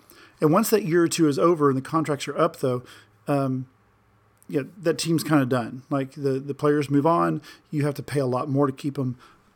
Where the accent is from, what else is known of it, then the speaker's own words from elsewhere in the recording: Houston, Texas, United States; And I'm from Houston. I love the Astros.